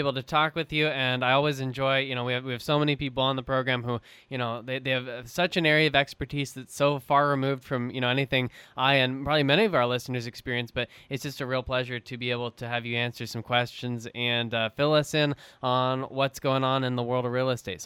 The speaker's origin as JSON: {"language": "English", "town": "Wichita", "region": "Kansas", "country": "United States", "said": "since I am from South Central Kansas, from Wichita area"}